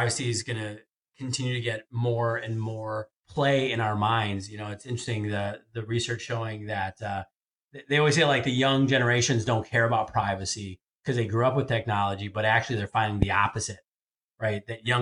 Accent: Evanston, Illinois, United States; The Oldani Entrepreneurial Law Center here in my hometown of Evanston, Illinois.

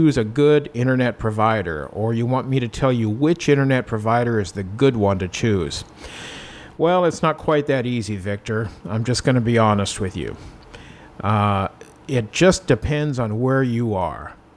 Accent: Davao City, Davao Region, Philippines; And usually I know which areas in my hometown are the good ones. If you were to ask me about some other city way out in the Visayas or up in Luzon, I wouldn't be able to answer that, but for Davao I could.

